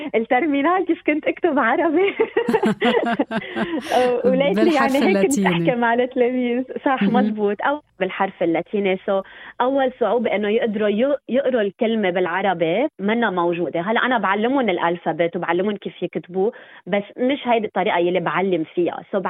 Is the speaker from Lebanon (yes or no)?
yes; Lebanon; كنا ندرس عربي اللغة النحوية بالمدرسة بس نرجع على البيت نحكي لبناني اللي هي رابعة نحن بنحكيها بالبلد.